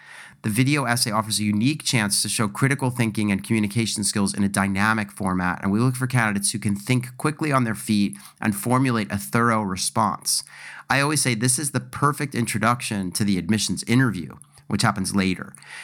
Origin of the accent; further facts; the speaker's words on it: Philadelphia, Pennsylvania, United States; but I'm going to say Broad because that's, I'm from Philly and that's how we spell that street.